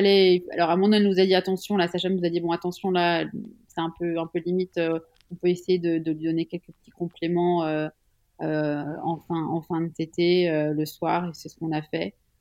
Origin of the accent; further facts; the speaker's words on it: Switzerland; Je suis suisse, donc aussi.